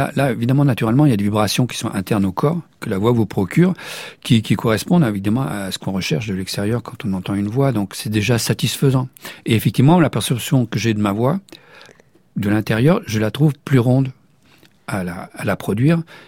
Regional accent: Lisieux, Normandy, France; born there; Moi, je suis né à Lisieux, c'est 30 kilomètres.

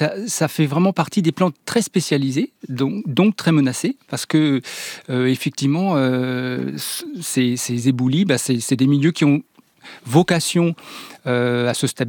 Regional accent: Bordeaux, Nouvelle-Aquitaine, France; Moi, je viens de Bordeaux.

